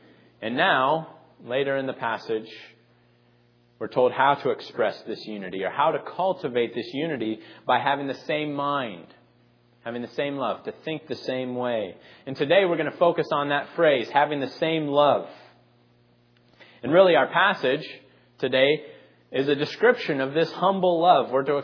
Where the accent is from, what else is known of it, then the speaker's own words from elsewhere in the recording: Arizona, United States; I remember growing up in Arizona, there was a great rivalry between Arizona and Arizona State.